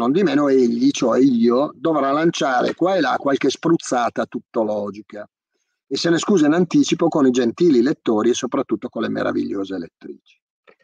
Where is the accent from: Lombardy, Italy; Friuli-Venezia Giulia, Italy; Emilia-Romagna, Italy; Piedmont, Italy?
Lombardy, Italy; Bergamo; io da buon bergamasco sono abbastanza attento al soldo